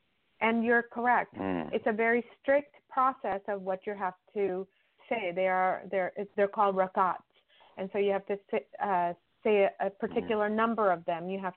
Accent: Pakistan; first language Urdu; English is a second language; You know, being a Pakistani, my language is Urdu. That's what I grew up with.

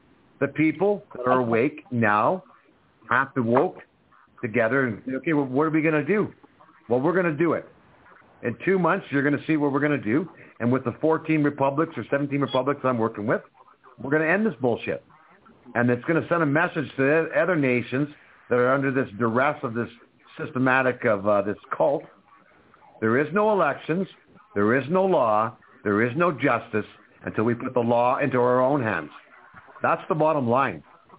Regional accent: Canada; And by the way, you're an American. I'm supposedly Canadian, but we're the same blood. We're the same family. We came from the same British area, brought over here.

